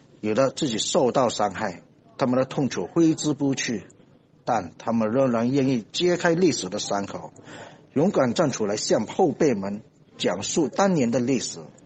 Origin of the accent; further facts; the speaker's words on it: Malaysia; 身为马来西亚华人，我们从祖辈那里听到这件惨无人道的人间悲剧